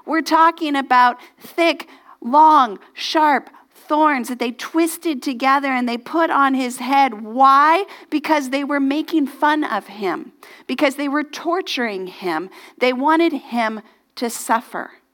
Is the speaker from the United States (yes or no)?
yes; United States; I'm like, I'm American. Never once have I heard it said that way.